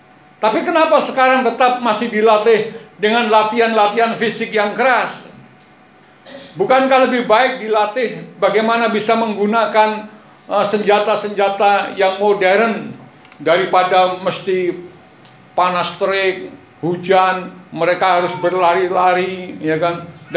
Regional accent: Magelang, Central Java, Indonesia; Saudara-saudara, saya ini orang asli Magelang.

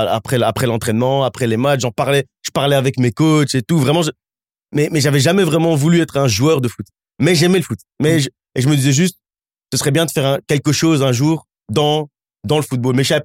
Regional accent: Charleroi, Wallonia, Belgium; grandi à Charleroi de mes 7 ans jusqu'à mes 18 ans et mon départ pour l'université.

